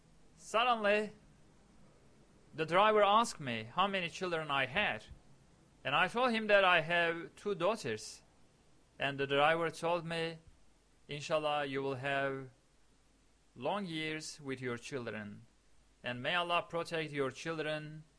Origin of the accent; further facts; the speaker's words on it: Diyarbakir, Diyarbakır Province, Turkey; English is a second language; I am also from Diyarbakir, from the eastern parts of Turkey, and I didn't want to tell the man that I come from the eastern part of Turkey